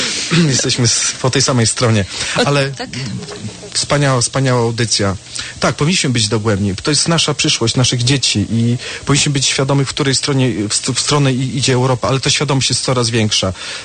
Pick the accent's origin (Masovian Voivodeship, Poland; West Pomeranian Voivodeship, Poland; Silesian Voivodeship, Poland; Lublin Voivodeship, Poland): West Pomeranian Voivodeship, Poland; Szczecin; Sam jestem ze Szczecina.